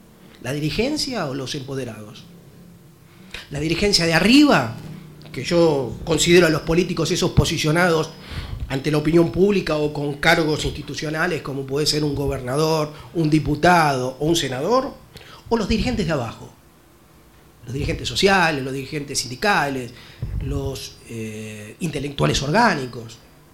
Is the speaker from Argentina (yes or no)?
yes; Buenos Aires, Argentina; now in La Matanza, Argentina; yo soy del barrio de Mataderos, nací ahí, hoy trabajo, vivo en La Matanza